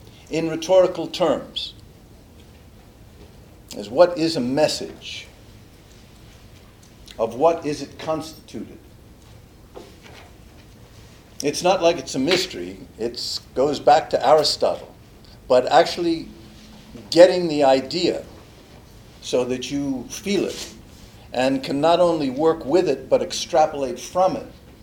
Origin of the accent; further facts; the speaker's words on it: Newton, Massachusetts, United States; I grew up in Newton, down the way.